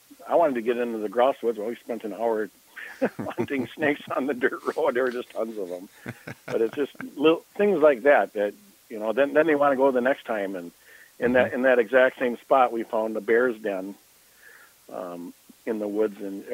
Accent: Blaine, Minnesota, United States; I grew up in Blaine, which is a northern suburb of Minneapolis

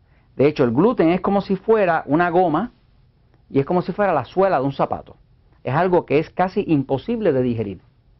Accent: Puerto Rico; yo como puertorriqueño pues me hace falta mi arroz con habichuela, mi arroz con frijoles, ¿no?, de vez en cuando.

